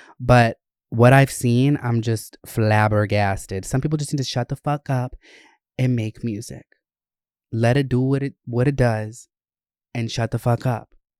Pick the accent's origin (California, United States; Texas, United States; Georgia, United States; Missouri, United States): Georgia, United States; And I grew up in Gwinnett and North Georgia areas, Winder, ew.